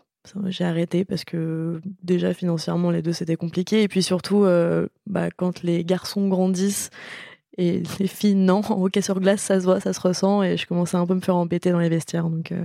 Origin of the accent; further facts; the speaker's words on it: Paris, Île-de-France, France; born there; Bon, je suis née à Paris, donc en même temps, je ne pouvais pas renier mes origines.